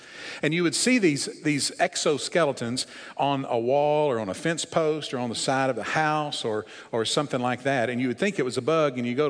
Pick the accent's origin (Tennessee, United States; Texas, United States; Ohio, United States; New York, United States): Tennessee, United States; Now, I grew up in Northwest Tennessee.